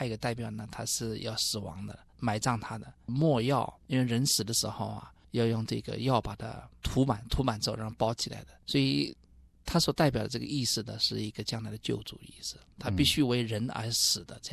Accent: China

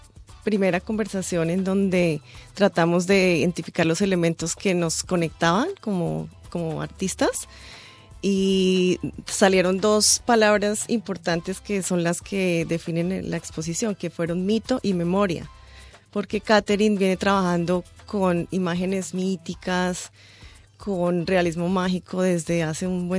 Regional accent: Colombia; ahora que recién llego de Colombia y siento que es increíble la manera como uno puede observarse como colombiano

